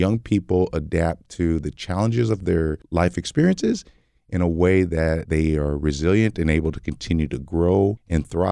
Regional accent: Delano, California, United States; now in Fresno, United States; So I'm a Valley guy, born and raised in the Valley, grew up in Delano, California, graduated in 1985 and relocated to Fresno. And Fresno has been home since then.

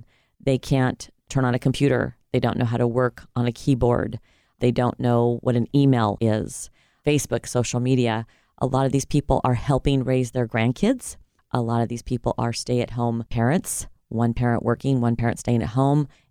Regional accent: Fresno, California, United States; also born or lived in Los Angeles; I grew up here in Fresno from the time I was about 12, raised in Los Angeles before I came here.

